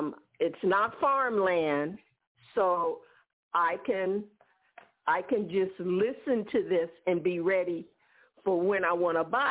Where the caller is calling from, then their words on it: California, United States; Can you hear me? … from California